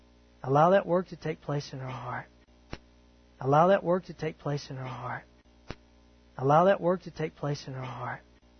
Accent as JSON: {"language": "English", "region": "the South", "country": "United States", "tie": "born or raised there", "said": "I grew up in the South where I knew of Jesus, but I didn't know Jesus."}